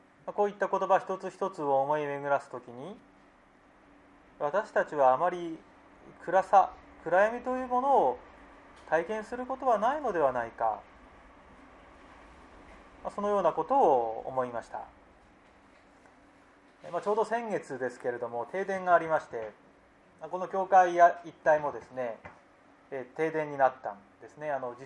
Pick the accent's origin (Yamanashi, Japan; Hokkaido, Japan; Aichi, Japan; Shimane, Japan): Yamanashi, Japan; born there; 私は山梨の生まれでして、山梨県に鳴沢村という村がありまして